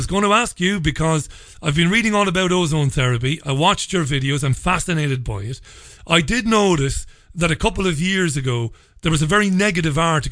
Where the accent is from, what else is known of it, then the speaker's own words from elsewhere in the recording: Ireland; now in United Kingdom; I'm an Irishman. There's no hiding it from my accent. I'm sure you've deduced that. I'm living and working in the United Kingdom now.